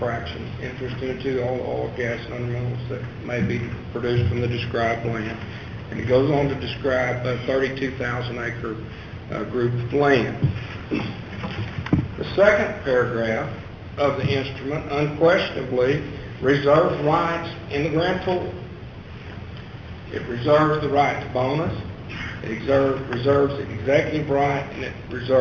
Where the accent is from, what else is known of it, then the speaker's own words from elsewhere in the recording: Midland, Texas, United States; I'm from Midland, Texas.